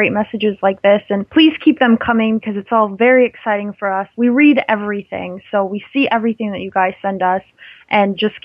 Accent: United States; obviously Natalie's from, you know, Australia, and I'm from the United States

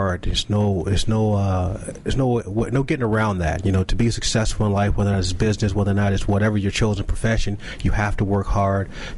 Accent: Washington, District of Columbia, United States; Born and raised in Washington, D.C.

